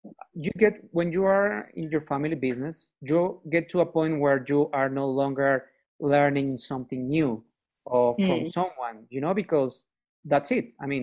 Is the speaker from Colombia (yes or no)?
yes; Colombia; I am from Colombia.